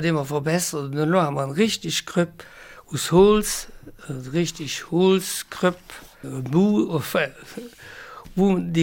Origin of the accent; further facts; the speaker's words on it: Emmels, Wallonia, Belgium; Ja, ich bin in Emmels geboren, während der Offensiv, während 40. Und haben mein Schuljahr in Emmels gelehrt